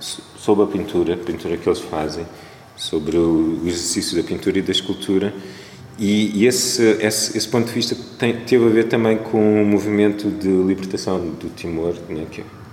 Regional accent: Portugal; como eu cresci aqui em Portugal e tive acesso a esta educação

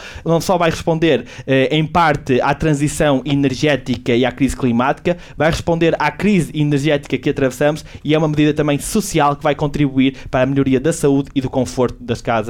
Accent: Celorico de Basto, Braga, Portugal; a freguesia de Val do Bouro, em Celurico de Basto, de onde eu venho

